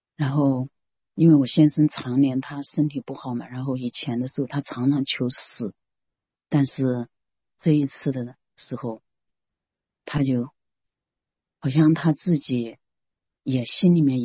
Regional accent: Xinjiang, China; 就和我们新疆人喝的那个奶茶是一模一样的颜色

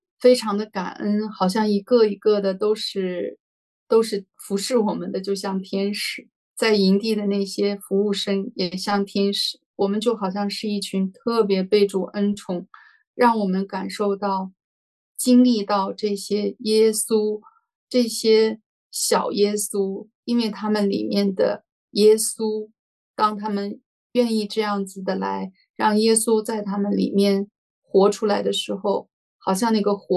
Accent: China; 像我中国人比较爱面子呀这样子的

